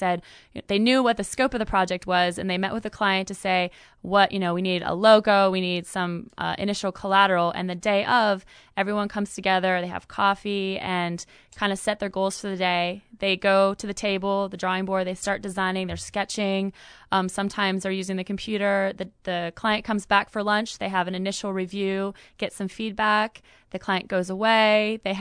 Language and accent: English; Pittsburgh, Pennsylvania, United States; also born or lived in New York, United States; now in Charlottesville, United States; Well, I'm originally from Pittsburgh, and my husband and I moved to Charlottesville from New York about 5 years ago.